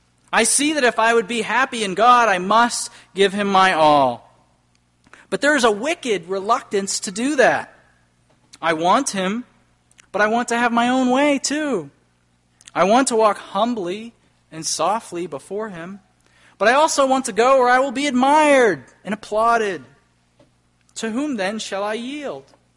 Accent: Portland, Maine, United States; the fact that she was from Portland, Maine, that's my hometown

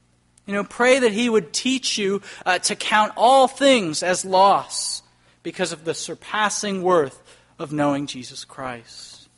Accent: Portland, Maine, United States; the fact that she was from Portland, Maine, that's my hometown

